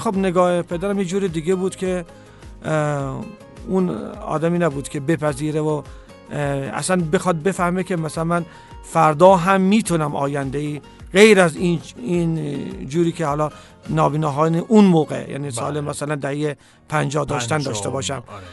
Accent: Behbahan, Khuzestan, Iran; من خوزستانی هستم، سیتم اهل بهبهان هستم.

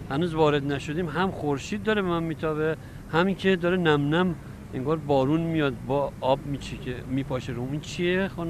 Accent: Gorgan, Golestan, Iran; born there; نه نه نه من متولد گرگانم

